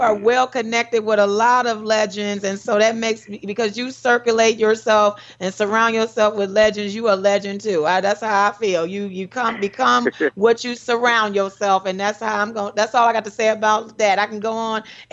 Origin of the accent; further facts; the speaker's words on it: Detroit, Michigan, United States; 92.3 FM Detroit, my hometown.